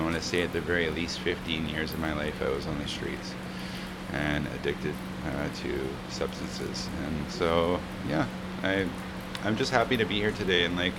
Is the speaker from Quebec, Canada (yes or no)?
no; New Westminster, British Columbia, Canada; I grew up in New Westminster, Burnaby area.